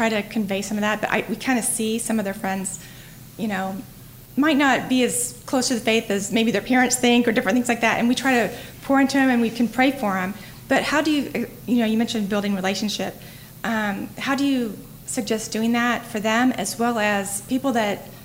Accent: Keller, Texas, United States; from Keller, Texas.

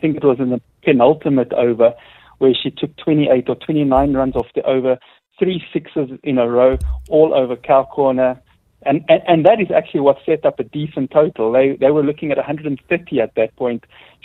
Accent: South Africa; we're South African

